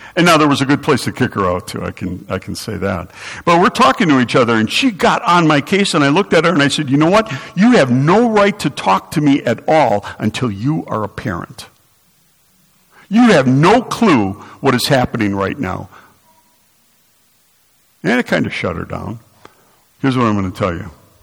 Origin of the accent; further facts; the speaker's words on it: Milwaukee, Wisconsin, United States; I grew up in Milwaukee, Wisconsin. I'm not really smart or anything.